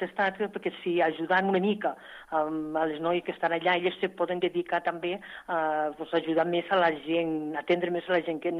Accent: Aragon, Spain; accent: Franja; Bueno, jo parlo una mica així perquè soc de la Franja.

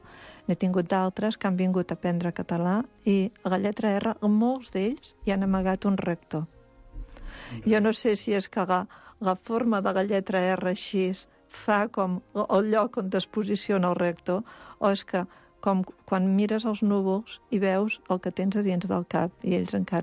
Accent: Ukraine; Catalan is a second language; que he vingut de l'Ucraïna.

